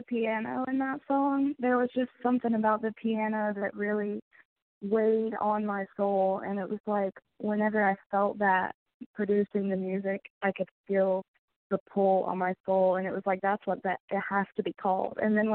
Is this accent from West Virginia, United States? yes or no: yes; West Virginia, United States; I'm actually from West Virginia.